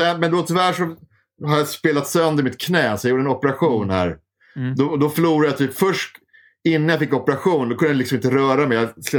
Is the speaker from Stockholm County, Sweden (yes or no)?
yes; Bromma, Stockholm County, Sweden; Det här där jag kommer ifrån, Bromma heter det.